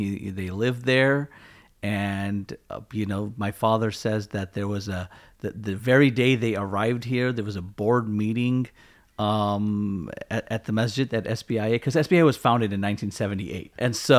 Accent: San Jose, California, United States; I think when we were growing up in San Jose, the bigger challenges were just everyone just wanted to be a part of a gang.

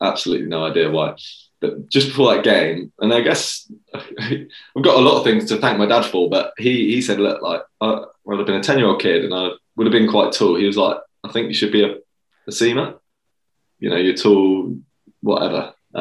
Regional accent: Australia; And then also on the flip side, being the Aussie, I think, you know

